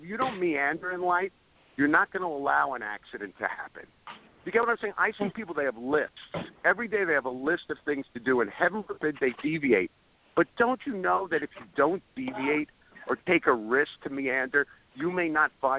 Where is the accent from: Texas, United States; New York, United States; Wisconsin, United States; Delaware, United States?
New York, United States; Brooklyn; because I grew up in Brooklyn, New York, public school system, Flatbush, you know what I mean? The real Brooklyn, where the people that have beards are Jews, not Italian women.